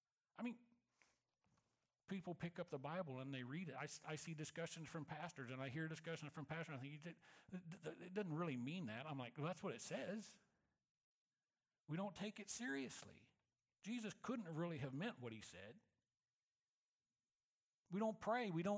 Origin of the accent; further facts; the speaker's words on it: Missouri, United States; I'm from Missouri. I mean, they don't call it the show me state for nothing.